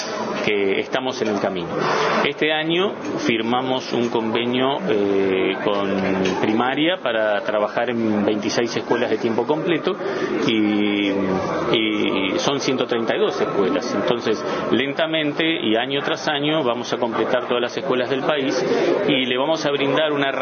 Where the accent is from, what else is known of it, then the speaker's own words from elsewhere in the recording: Carmelo, Colonia, Uruguay; born there; Yo soy nacido en Carmelo